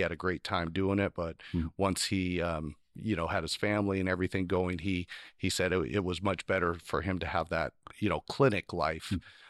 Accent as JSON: {"language": "English", "town": "Owako", "region": "Washington", "country": "United States", "tie": "born or raised there", "said": "I grew up in Owako, Washington. I graduated from high school there and then went off to Pacific University, came back"}